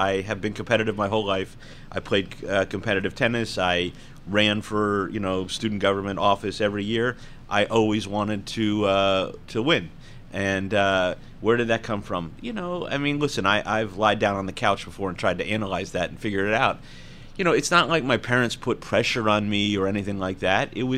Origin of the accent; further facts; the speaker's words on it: Homestead, Florida, United States; born there; Actually, it wasn't just Homestead, Florida. I was born on Homestead Air Force Base, which was, of course, later demolished by Hurricane Andrew. So I was an Air Force kid.